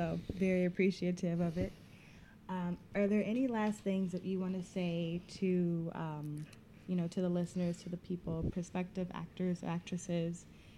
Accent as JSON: {"language": "English", "town": "Chicago", "region": "Illinois", "country": "United States", "tie": "born or raised there", "said": "I grew up in Chicago, and the neighborhood we lived in wasn't the best neighborhood."}